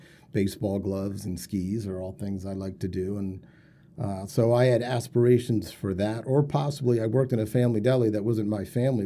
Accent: Norwalk, Connecticut, United States; I grew up in Norwalk, Connecticut.

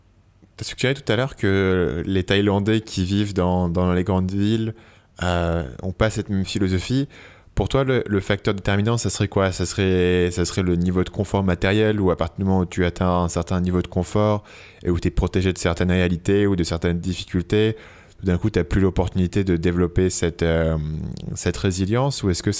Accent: France; moved away; quand j'étais gamin encore en France, on avait des jeux dans les parcs

